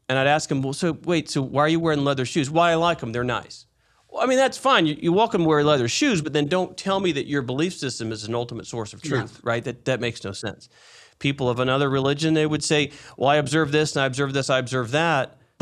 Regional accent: Springfield, Missouri, United States; I grew up in Springfield, Missouri, so, you know, the heart of the Bible Belt, really the center of the country, actually.

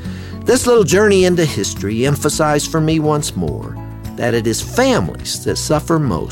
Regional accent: United States; as an American, I've always thought of our war dead as heroes

